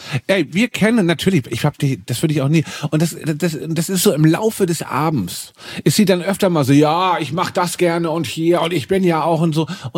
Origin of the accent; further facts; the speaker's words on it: Düsseldorf, North Rhine-Westphalia, Germany; Das ist für mich als Düsseldorferin.